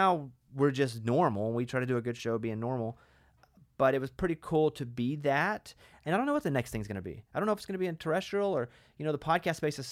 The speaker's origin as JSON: {"language": "English", "region": "Arkansas", "country": "United States", "tie": "born or raised there", "accent": "country", "said": "I grew up a hillbilly in Arkansas. Like, I was a trailer park kid in Arkansas. I wasn't a cowboy country, but I was rural, southern state, like, country accent."}